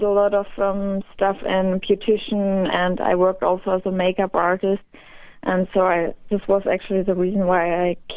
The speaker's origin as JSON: {"language": "English", "country": "Germany", "second_language": "English", "moved": "yes", "said": "Yeah, it's getting now better, and I'm always a little bit overwhelmed because you hear my accent and everything, so it's a little bit different compared to Germany, but it's a working process."}